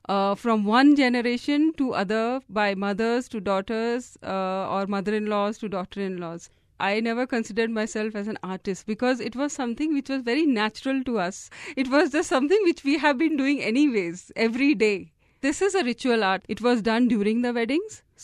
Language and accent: English; India; from India and I practice an art form from of my village called Madhubani paintings.